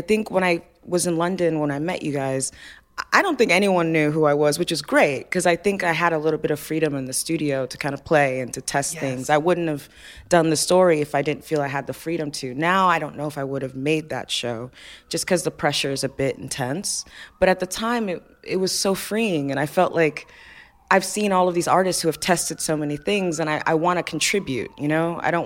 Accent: Nigeria; I knew they were going to be Nigerian, because I'm Nigerian

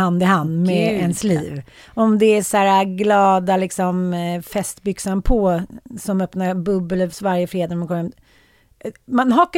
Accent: Sweden; Vi är svenskar.

